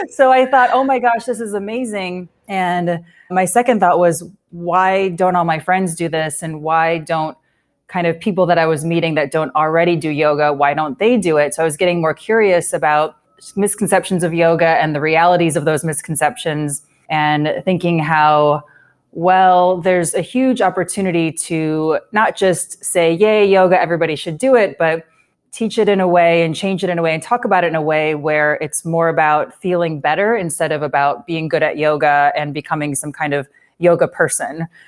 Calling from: Illinois, United States; also born or lived in New York City; We're actually in Southern Illinois right now. We were in New York City for so many years and all my family's out here.

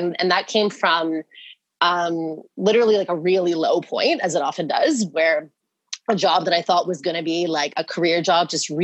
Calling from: Toronto, Ontario, Canada; So I'm in Toronto, so in Canada.

